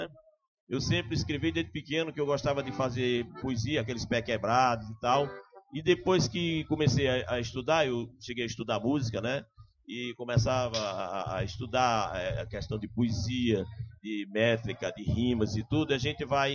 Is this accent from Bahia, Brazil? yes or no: no; Pombal, Paraíba, Brazil; Eu fui criado com os Daniel lá em Pombal, que eram os membros de um quilombo, eles eram quilombolas.